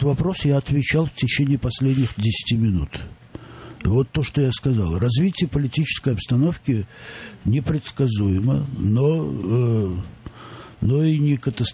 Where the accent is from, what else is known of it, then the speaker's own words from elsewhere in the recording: Moscow, Russia; Но все-таки мы всегда думали, что мы, москвичи, далеко впереди